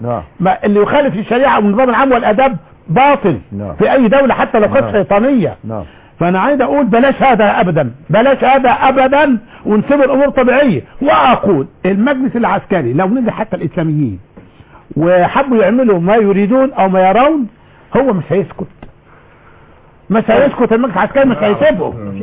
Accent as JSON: {"language": "Arabic", "country": "Egypt", "said": "احنا كلنا مصريين،"}